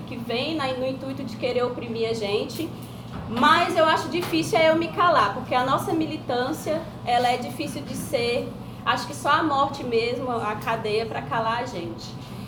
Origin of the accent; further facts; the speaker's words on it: Gama, Federal District, Brazil; eu sou professora alfabetizadora da escola pública. Sou do Gama, Distrito Federal. Não gosto de falar que sou de Brasília